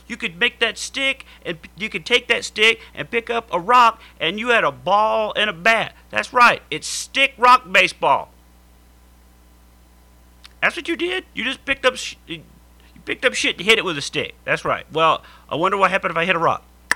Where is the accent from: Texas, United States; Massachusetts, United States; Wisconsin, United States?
Texas, United States; And growing up in Texas in the heat, if you could find like a dead run-over frog that was just flat and stiff, it was like a ninja star.